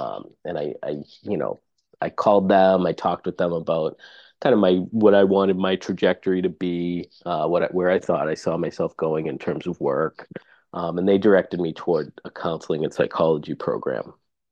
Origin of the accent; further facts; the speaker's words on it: Massachusetts, United States; if I grew up in Vermont, I'd be a dramatically different person than I am now, like growing up in Massachusetts.